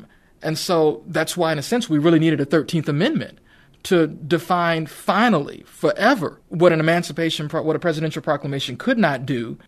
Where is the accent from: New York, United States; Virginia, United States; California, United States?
Virginia, United States; I'm going to try to say this as I grew up in Virginia, and I think Virginia probably has more monuments than any other state.